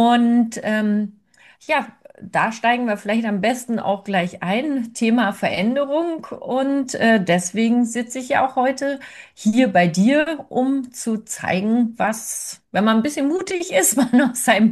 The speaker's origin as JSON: {"language": "German", "region": "Berlin", "country": "Germany", "said": "ich bin ja keine Bayerin, bayerisch hört man ja auch, spreche ich nicht, wird auch nichts mehr. Ich komme ursprünglich eben aus Berlin."}